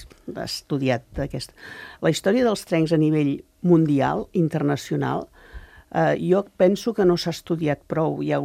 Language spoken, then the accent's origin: Catalan; Terrassa, Catalonia, Spain; com que sóc de Terrassa